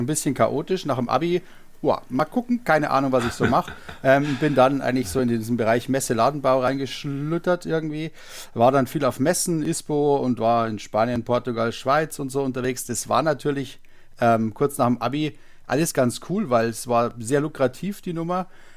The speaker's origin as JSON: {"language": "German", "region": "Bavaria", "country": "Germany", "said": "ursprünglich komme ich vom Chiemsee, also aus Oberbayern, bin jetzt mittlerweile in Unterfranken gelandet, wo jetzt auch meine Werkstatt ist."}